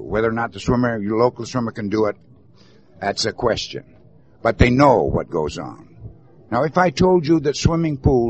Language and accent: English; Hawaii, United States; I'm part Hawaiian. I was raised in the Hawaiian Islands. I'm an 8th Hawaiian.